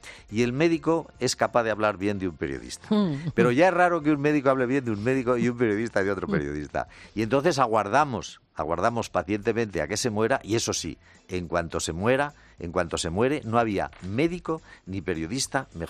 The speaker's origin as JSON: {"language": "Spanish", "town": "Zaragoza", "region": "Aragon", "country": "Spain", "tie": "born or raised there", "said": "un suceso que ocurrió en mi pueblo, en Zaragoza"}